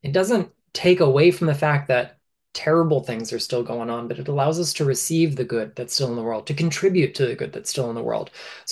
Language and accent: English; Florida, United States; because I'm from Florida, and in my entire home county, not just my hometown, but established whole county, is the highest point is like 32 feet above sea level.